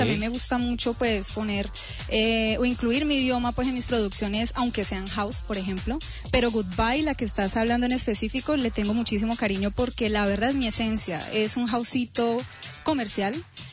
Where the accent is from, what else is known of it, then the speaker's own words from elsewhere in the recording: Cali, Valle del Cauca, Colombia; ahí yo muestro a Cali, yo soy una caleña orgullosa, de verdad, y me encanta mostrar a mi ciudad